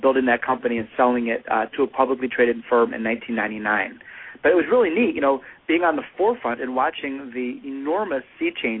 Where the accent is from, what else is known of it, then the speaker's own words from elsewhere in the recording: Detroit, Michigan, United States; You know, I'm a Detroiter, and born and raised in Detroit.